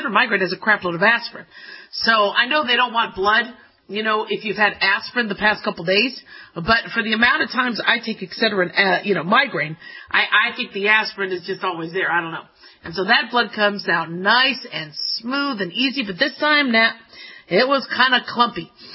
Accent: Las Vegas, Nevada, United States; I grew up in Las Vegas.

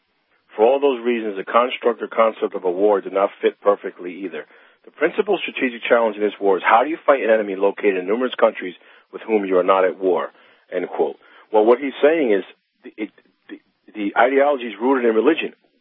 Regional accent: New York, United States; My home state of New York is in deep trouble.

